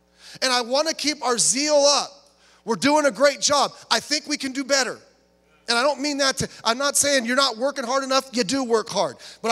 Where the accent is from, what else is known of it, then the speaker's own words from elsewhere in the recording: Long Beach, California, United States; That's where I was born. I grew up in Long Beach. Lifelong Long Beachian. Except for the years I spent at Bible college and the 1 year, which seemed like 100 years, we spent in Florida.